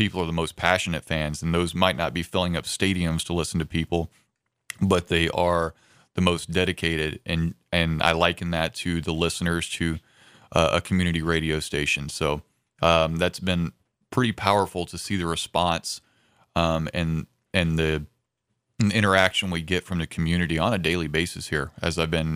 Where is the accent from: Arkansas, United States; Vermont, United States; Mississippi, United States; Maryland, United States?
Mississippi, United States; also born or lived in Tennessee; I grew up in North Mississippi and in Southwestern Tennessee.